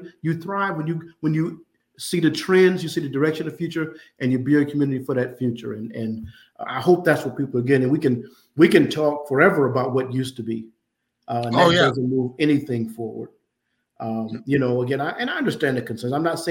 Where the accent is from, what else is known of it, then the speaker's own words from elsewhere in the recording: Muskegon Heights, Michigan, United States; Well, again, you know my history, born and raised in Muskegon Heights, came back here and worked, still living in Muskegon Heights.